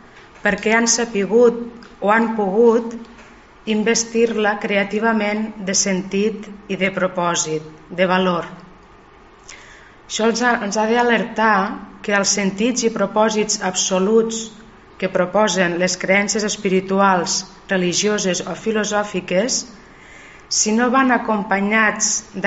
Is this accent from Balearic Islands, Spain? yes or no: no; Reus, Catalonia, Spain; sóc carmelita descalça de la comunitat de Terrassa, sóc filla de Reus i des de fa 6 anys, podríem dir, estic fent una experiència de vida eremítica en un poble d'aquí a la vora.